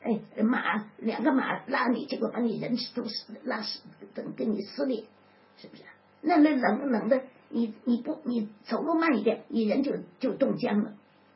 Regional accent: China; 他多么感动我们中国人呢？我们中国人都没有这样牺牲爱自己的国家

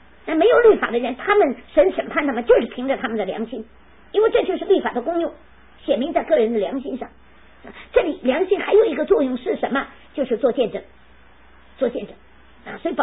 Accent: China; 所以我们作为中国人，我们首先应该爱中国

